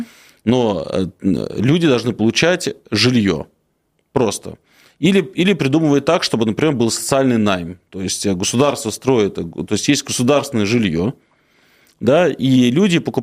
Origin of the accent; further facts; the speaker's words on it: Moscow Oblast, Russia; Я вот сам из Красногорского района